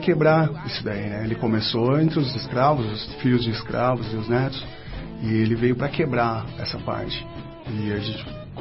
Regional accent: Campinas, São Paulo, Brazil; now in Curitiba, Brazil; Eu sou de Campinas, São Paulo.

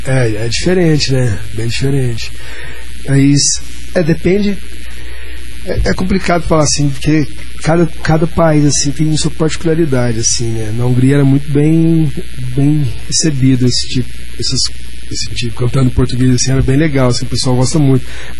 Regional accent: Minas Gerais, Brazil; porque sou mineiro do interior, né? Da roça mesmo, assim, né? Então eu cresci ouvindo modão mesmo

